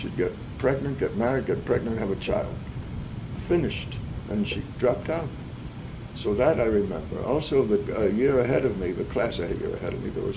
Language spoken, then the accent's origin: English; Brooklyn, New York, United States; born there; I was born in Williamsburg, yeah, the depths of the poverty-stricken area.